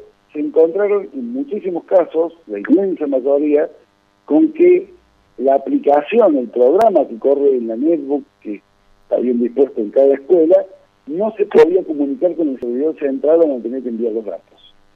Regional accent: Córdoba, Argentina; te lo digo con un poco de envidia porque soy cordobés

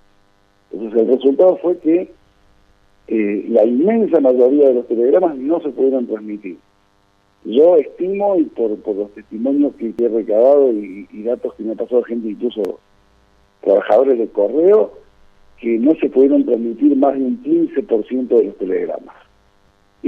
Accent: Córdoba, Argentina; te lo digo con un poco de envidia porque soy cordobés

